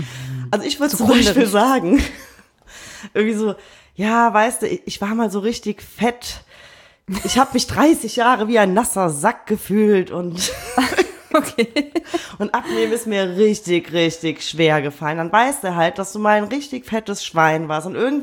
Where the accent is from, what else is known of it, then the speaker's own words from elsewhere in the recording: Cologne, North Rhine-Westphalia, Germany; und dann bin ich noch damals hier in Köln zur Schule gegangen